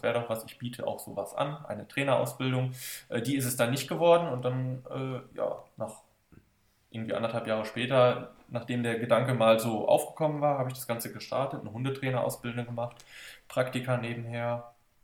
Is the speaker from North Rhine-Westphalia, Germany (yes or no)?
yes; Alpen, North Rhine-Westphalia, Germany; ich komme aus dem schönen Alpen am Niederrhein, nicht den Alpen